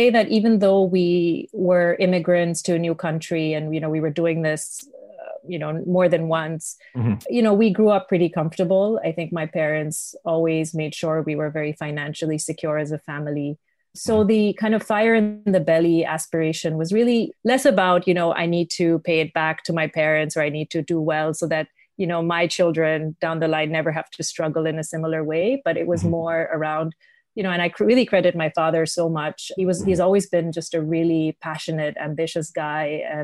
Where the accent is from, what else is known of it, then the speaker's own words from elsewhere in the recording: Jammu and Kashmir, India; certainly consider myself a third culture kid. And my story really begins with my parents, two people with very humble beginnings from Kashmir in India, which is where I'm from